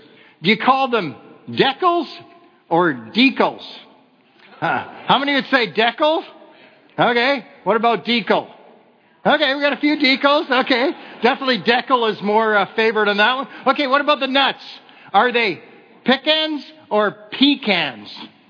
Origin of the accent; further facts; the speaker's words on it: Ontario, Canada; Ontario, I grew up in Ontario, we call it cottage country.